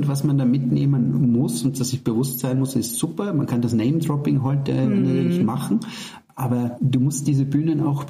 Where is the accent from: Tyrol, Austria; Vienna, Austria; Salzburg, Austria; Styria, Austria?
Styria, Austria; ich bin Retter, ich komme aus der Steiermark